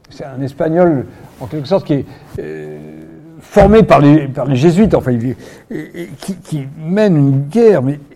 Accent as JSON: {"language": "French", "region": "Normandy", "country": "France", "said": "Je suis normand moi-même."}